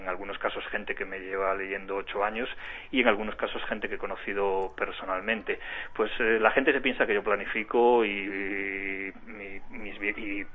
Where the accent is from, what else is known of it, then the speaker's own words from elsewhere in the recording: A Coruña, Galicia, Spain; Yo soy de La Coruña y en La Coruña todos tenemos como referencia